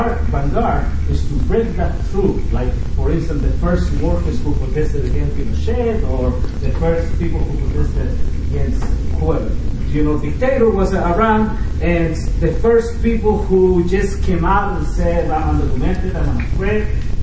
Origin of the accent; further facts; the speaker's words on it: Chicago, Illinois, United States; from Chicago.